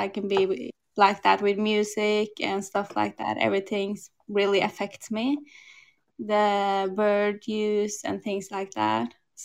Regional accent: Norway; Yeah, I'm from Norway. I live in Oslo, and I'm 26 years old.

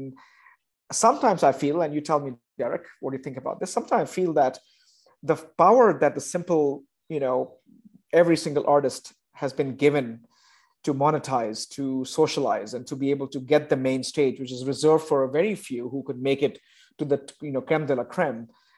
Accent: India; I grew up in India at the time.

